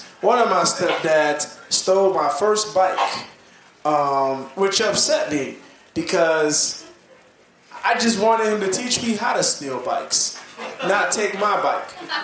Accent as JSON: {"language": "English", "town": "Nashville", "region": "Tennessee", "country": "United States", "said": "I'm from Nashville, Tennessee. I was born in 1994."}